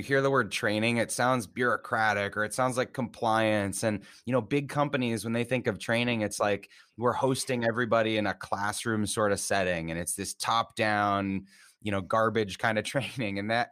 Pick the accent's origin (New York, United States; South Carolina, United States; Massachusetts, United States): Massachusetts, United States; So I grew up in Massachusetts and we started with cheerleading events and dance events.